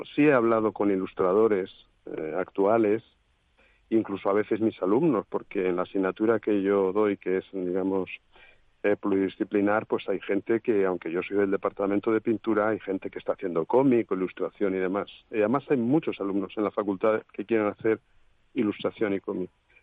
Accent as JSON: {"language": "Spanish", "town": "Madrid", "region": "Community of Madrid", "country": "Spain", "said": "como madrileño o como mirando desde el patrimonio"}